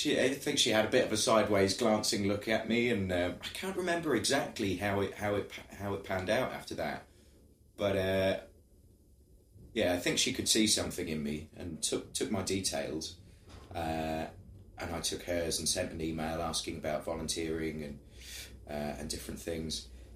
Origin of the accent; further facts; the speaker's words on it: Spalding, East Midlands, United Kingdom; Yeah, doing carnivals in my hometown. Grew up in the Midlands, so Spalding, which is known as sort of the South Holland district.